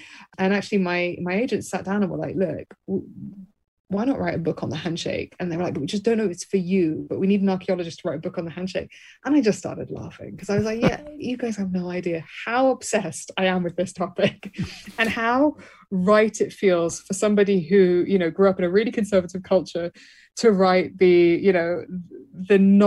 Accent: Birmingham, West Midlands, United Kingdom; because, you know, I was raised in Birmingham, England.

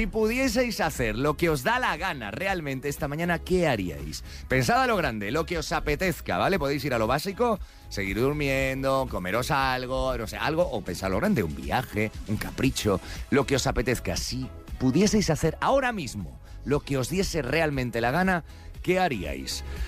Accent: Badalona, Catalonia, Spain; Es que mira que soy de Badalona.

